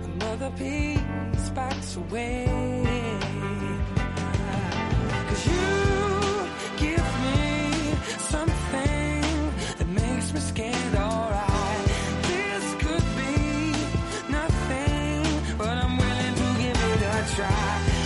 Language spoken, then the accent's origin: Serbian; Kragujevac, Šumadija, Serbia; ja sam iz Kragujevca